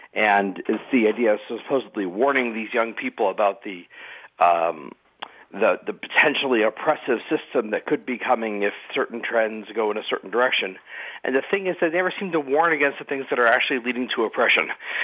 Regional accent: Charlottesville, Virginia, United States; these neo-Nazis who showed up in Charlottesville, my hometown, and a couple other places.

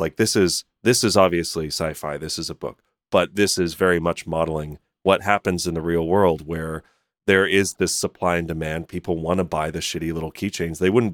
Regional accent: New York, United States; And then I'm also from New York, and I've been in New York a long time.

